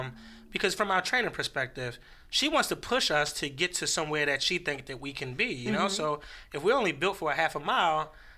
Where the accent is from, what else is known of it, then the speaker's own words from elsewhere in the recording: Baltimore, Maryland, United States; I'm from the Alameda, so it's funny that we're both from East Baltimore.